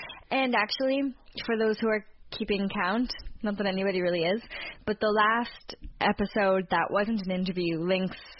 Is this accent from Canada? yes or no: yes; Canada; we're 2 Canadian podcasters in Toronto.